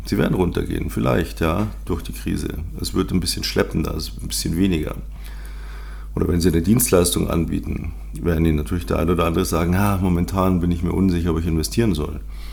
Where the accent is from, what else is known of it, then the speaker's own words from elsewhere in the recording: Munich, Bavaria, Germany; Also wenn ich unterwegs bin, da kommt dann der gebürtige Münchner bei mir durch.